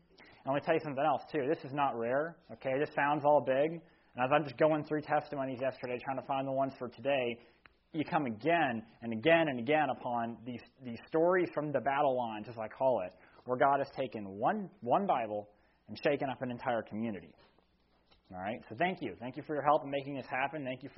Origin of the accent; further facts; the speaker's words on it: Green Pond, United States; We're from Green Pond. Oh, yeah, okay, you're local. We're local.